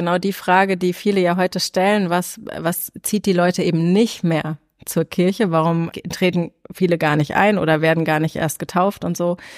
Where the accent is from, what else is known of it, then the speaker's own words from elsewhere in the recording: Rhineland, Germany; Ich komme auch aus dem Rheinland.